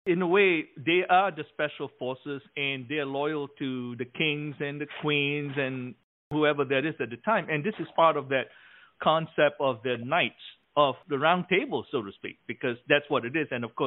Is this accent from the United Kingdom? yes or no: no; Malaysia; When I was growing up in Malaysia